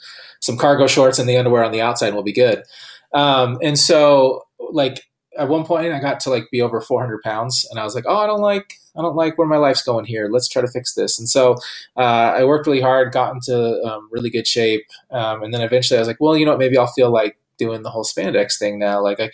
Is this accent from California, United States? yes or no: yes; San Diego, California, United States; But like I grew up in San Diego, and so I'd go to San Diego Comic Con.